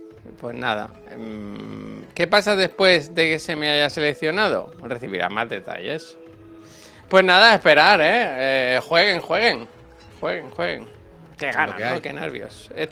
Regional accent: Spain; ¿Tú crees que cuando vean que somos españoles no van a decir que se vayan para Madrid?

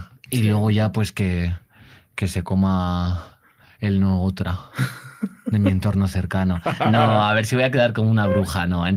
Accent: Castile, Spain; porque soy castellana, entonces a mí me dices algo y yo digo no

